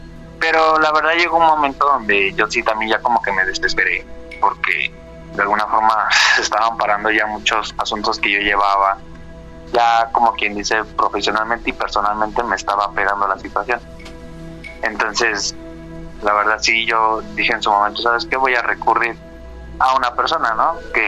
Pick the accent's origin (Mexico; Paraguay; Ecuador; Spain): Mexico; State of Mexico; sí tengo, pues, familia, bueno, que de hecho ellos vienen de Veracruz. Uh-huh. Como te digo, yo crecí aquí en el Estado de México, ¿no? Pero mi familia es de Veracruz. Entonces, ya sabes, allá es como pueblo, rancho, todo eso.